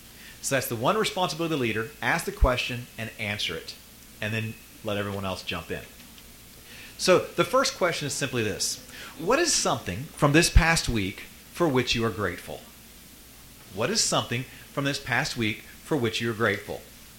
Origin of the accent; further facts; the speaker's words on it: West Virginia, United States; I am from West Virginia.